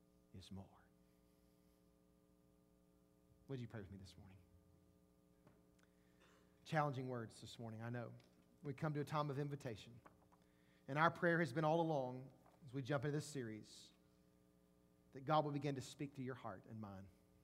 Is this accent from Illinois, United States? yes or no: no; Jackson, Mississippi, United States; I'll never forget a girl I grew up with in Northeast Jackson.